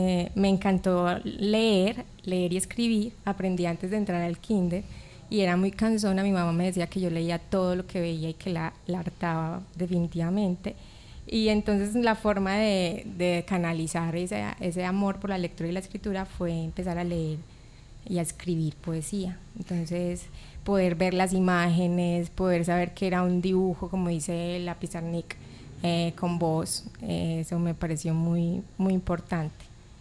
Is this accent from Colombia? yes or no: yes; Bello, Antioquia, Colombia; Yo nací en Medellín, en el Hospital General, pero toda mi vida he vivido en Bello.